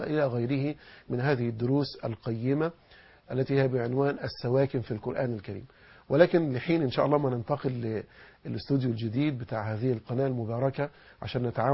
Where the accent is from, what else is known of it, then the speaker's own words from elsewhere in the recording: Egypt; وما يجري في بلادنا مصر الحبيبة